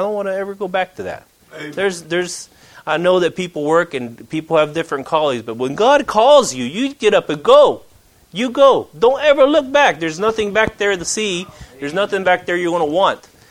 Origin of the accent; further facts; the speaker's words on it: Costa Rica; now in United States; You see a West Virginian on the outside, but I was born and raised in Costa Rica in the dry jungles on the Pacific Ocean.